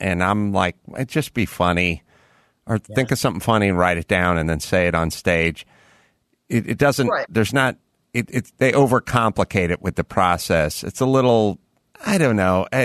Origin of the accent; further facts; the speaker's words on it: North Hollywood, California, United States; Oh, really? Well, I'm from North Hollywood.